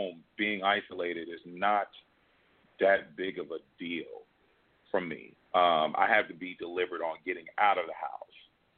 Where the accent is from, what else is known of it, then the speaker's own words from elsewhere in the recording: Nashville, Tennessee, United States; another friend who I grew up with here in Nashville